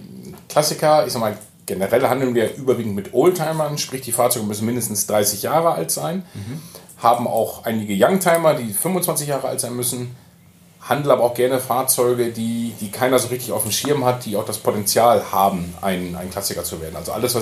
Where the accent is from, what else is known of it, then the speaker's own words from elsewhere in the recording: Cloppenburg, Lower Saxony, Germany; Ich bin 1983 geboren, gebürtiger Kloppenburger